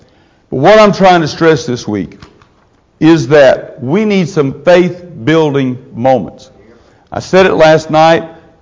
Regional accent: Arkansas, United States; It's a lot closer than 1967. I know, I'm from Arkansas, but that was smart, wasn't it?

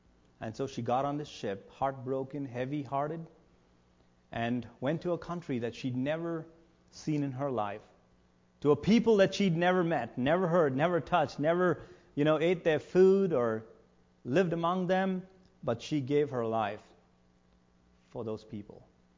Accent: India; now in United States; God brought us to America in 2005. I was born and raised in India.

